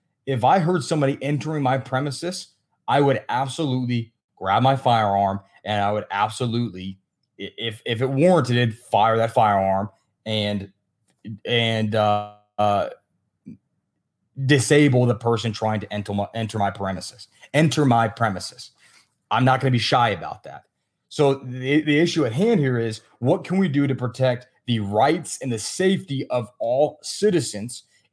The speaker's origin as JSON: {"language": "English", "region": "Virginia", "country": "United States", "said": "I'm originally from Virginia."}